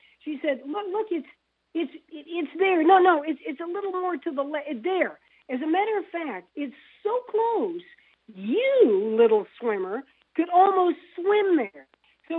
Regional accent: Florida, United States; southern Florida, right north of Miami. Literally, overnight, thousands of Cuban exiles came flooding into my hometown.

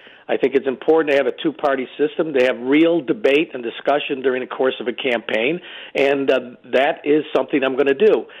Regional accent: Syracuse, New York, United States; Stephanie and Miner and I are good friends. We're both from the Syracuse area.

